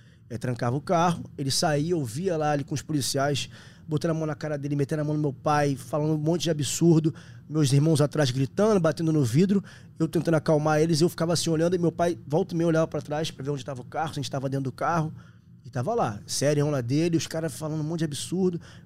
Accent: Rio de Janeiro, Brazil; born there; E eu fui feito na Bahia, nasci no Rio. Eu nasci 31 de dezembro. Minha mãe veio pra cá dia 30 de dezembro, eu nasci aqui no Rio, porque a família tava aqui, enfim.

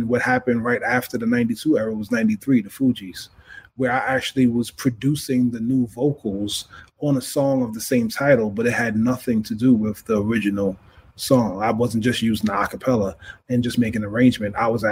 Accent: Queens, New York, United States; because, you know, I'm from Queens.

